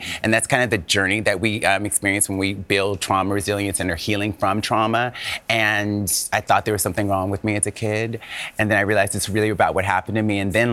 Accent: Mobile, Alabama, United States; I'm from Mobile, Alabama.

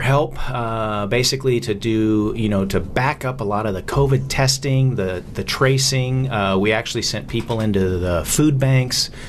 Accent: Tucson, Arizona, United States; I grew up here in Tucson and didn't know we had an Air National Guard base right here in town.

